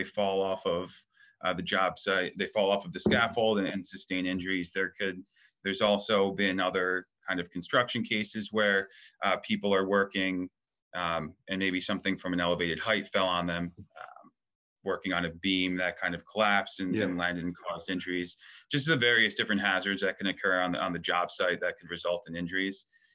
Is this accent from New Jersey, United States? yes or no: no; Yonkers, New York, United States; I grew up in Yonkers, just outside the city, just outside okay. the Bronx, more specifically. So you know, I was there for most of my childhood.